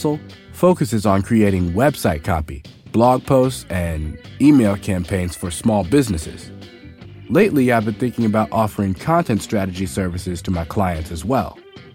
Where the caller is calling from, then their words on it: Denver, Colorado, United States; from Denver. Big fan for many years.